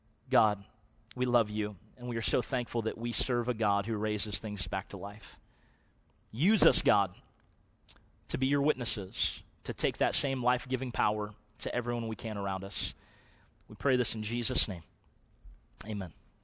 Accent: Illinois, United States; I'm not from Iowa. I'm from Illinois. Don't hold that against me.

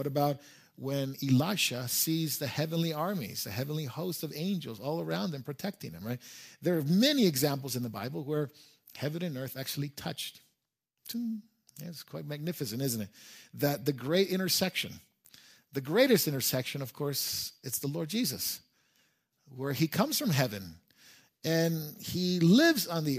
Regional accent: California, United States; We're from California. Everything's casual, right?

